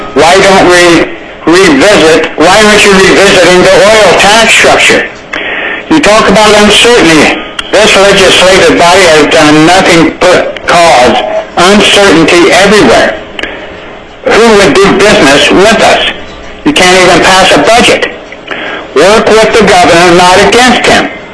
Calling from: Alaska, United States; I'm calling from Casilla, Alaska.

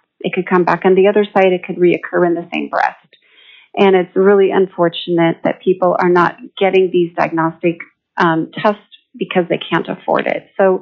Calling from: Soldotna, Alaska, United States; I'm calling from Soldotna, Alaska.

